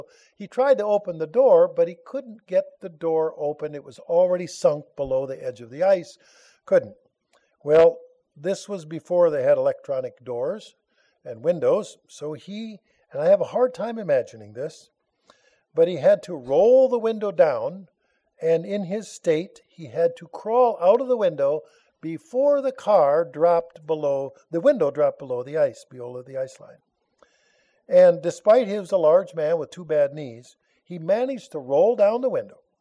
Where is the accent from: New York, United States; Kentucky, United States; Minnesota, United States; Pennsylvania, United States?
Minnesota, United States; especially in the northern states where I was raised in Minnesota